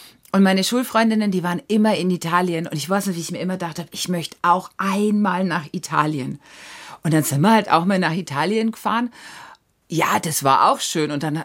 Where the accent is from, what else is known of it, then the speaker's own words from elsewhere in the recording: Bavaria, Germany; Ich bin im Prinzip zwischen Hopfengärten aufgewachsen. Ganz am Anfang haben wir selber auch noch ein bisschen einen Hopfen gehabt, bis ich so 4 oder 5 war. Und es ist schön in der Hallertau.